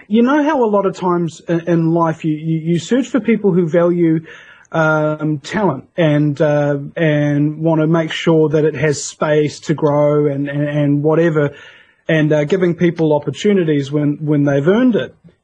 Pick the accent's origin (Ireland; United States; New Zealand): New Zealand; I'm from New Zealand.